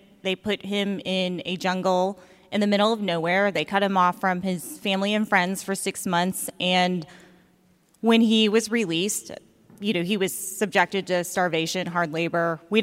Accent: Augusta, Georgia, United States; And when I was young, growing up in Augusta, Georgia, I knew, yeah, Augusta in the house.

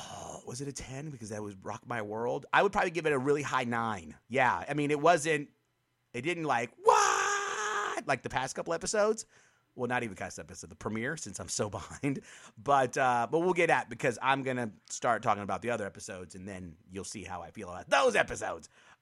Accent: United States; United States, what's up, y'all? I'm from the States as well.

